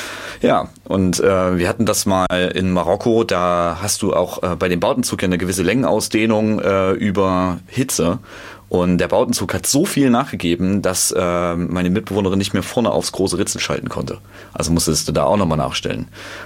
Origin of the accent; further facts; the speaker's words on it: Apolda, Thuringia, Germany; Ich komme aus Apolda.